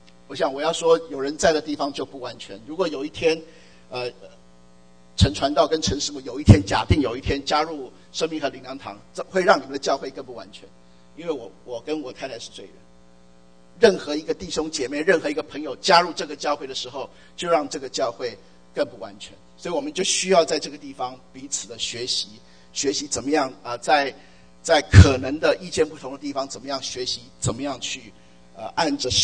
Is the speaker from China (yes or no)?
no; Taiwan; 我是从台湾来的，所以我学繁体字很习惯繁体字的爱。